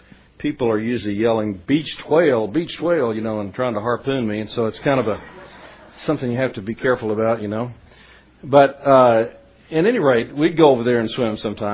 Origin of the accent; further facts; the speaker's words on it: Florida, United States; I knew about it. I was from Florida. I lived in Florida, and I knew about what happened